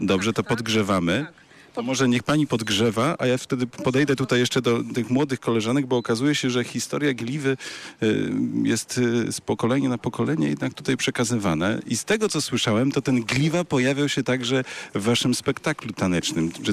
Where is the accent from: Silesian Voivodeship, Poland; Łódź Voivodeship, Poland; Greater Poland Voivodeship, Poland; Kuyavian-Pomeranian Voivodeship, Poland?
Greater Poland Voivodeship, Poland; Poznań; ja jestem z Poznania